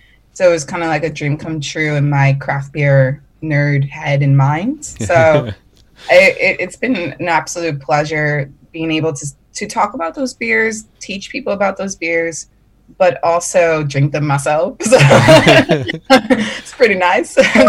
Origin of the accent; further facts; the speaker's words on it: New York, United States; now in Australia; Originally, but I've lived here long enough that I say things like reckon and pardon.